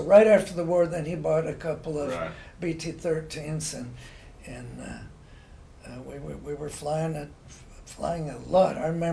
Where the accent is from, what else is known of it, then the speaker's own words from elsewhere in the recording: Visalia, California, United States; Anyway, growing up in Visalia was very warm, and no such thing as air conditioning.